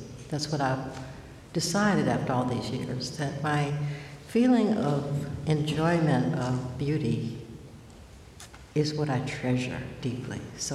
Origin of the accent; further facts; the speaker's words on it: Georgia, United States; I grew up in Georgia.